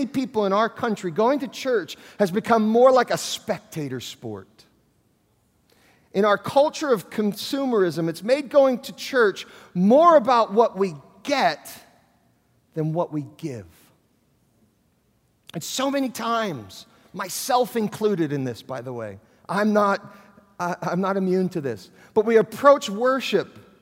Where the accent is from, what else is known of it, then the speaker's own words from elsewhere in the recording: New York City, New York, United States; I was raised in New York City, and showing emotions, particularly in our environment, that wasn't really natural for me.